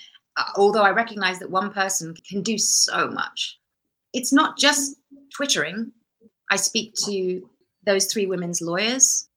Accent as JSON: {"language": "English", "country": "United Kingdom", "said": "I am a British person."}